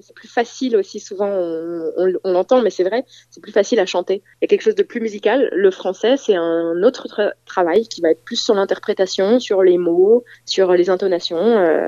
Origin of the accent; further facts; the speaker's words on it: Geneva, Switzerland; born there; Alors moi, je ne parle pas du tout allemand. C'est vrai que je suis née à Genève, donc je viens du côté plutôt francophone de la Suisse.